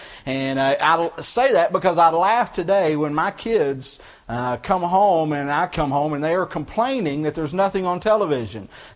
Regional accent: Texas, United States; or I grew up in Texas, there were days it was too hot to go out and play

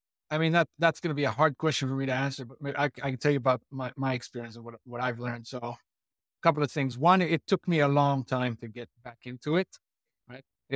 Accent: Israel; I grew up on a farm. I had no plans on becoming, I didn't even know about computers. I grew up on a kibbutz, which is a unique way of life in Israel.

